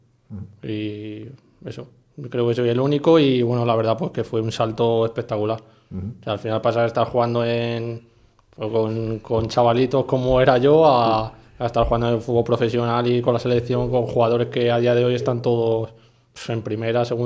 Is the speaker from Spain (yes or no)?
yes; Alcorcón, Community of Madrid, Spain; also born or lived in Guadalajara; yo empiezo jugando al fútbol sala en Guadalajara, porque yo, bueno, nací ahí, pero a los 12 años me fui para Alcorcón y es verdad que, o sea, me considero más madrileño que de Guadalajara, la verdad.